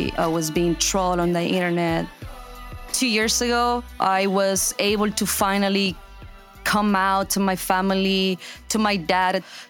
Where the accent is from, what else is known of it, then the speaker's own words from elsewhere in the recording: Monterrey, Nuevo León, Mexico; I'm from Monterrey, Mexico, and I do hip-hop in Spanish. I started doing music in my hometown, Monterrey, Mexico, which has been one of the biggest cities for music in Mexico and also primarily for hip-hop.